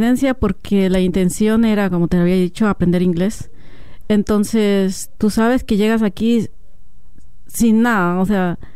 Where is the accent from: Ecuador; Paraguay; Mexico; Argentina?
Mexico; Puebla; moved away; soy del estado de Puebla, soy mexicana. Hace años que estoy aquí radicando, aproximadamente 12 o 13 años que vine de aquí. Soy egresada de la Escuela de Biología de la ciudad de Puebla, se llama BUAP.